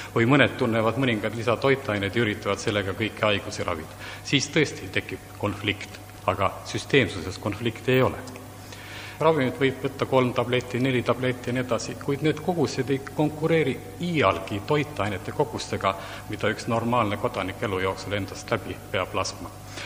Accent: South Estonia, Estonia; Ja olen oma pärit olnud Lõuna-Eesti talupoeg.

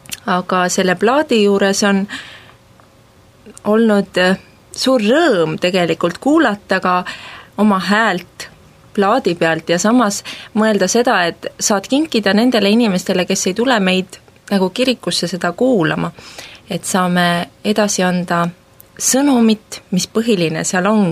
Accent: Ridala, Lääne County, Estonia; Mina olen ka Ridalast. Kuigi ma käin tööl Haapsalus, olen sotsiaalmajas raamatupidaja, aga kirikus ma käin Ridalas ja olen seal organistiks.

